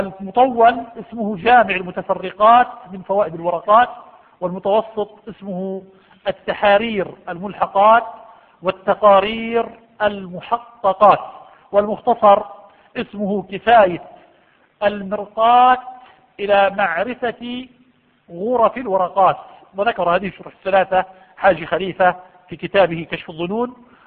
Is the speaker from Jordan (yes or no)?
yes; Jordan; موجودة عندنا في الأردن